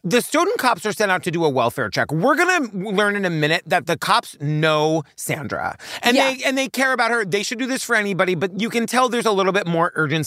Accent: Cape Cod, Massachusetts, United States; Like, growing up in Cape Cod, you know, it's like the arm at the end of the Massachusetts.

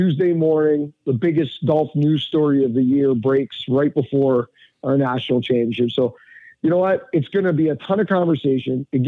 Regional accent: Canada; yes, I'm Canadian. but I'm also Italian, as you gentlemen know.

